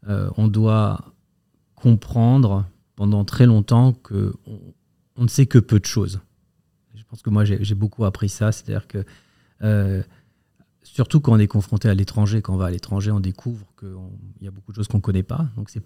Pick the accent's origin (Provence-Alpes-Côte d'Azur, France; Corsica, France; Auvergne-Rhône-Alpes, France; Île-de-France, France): Île-de-France, France; Paris; Je suis parisien. Je suis né à Paris, dans le 14e arrondissement. Même si j'ai un parcours et un profil très international, puisque j'ai vécu dans plusieurs pays, j'ai fait une grande partie de mes études en France.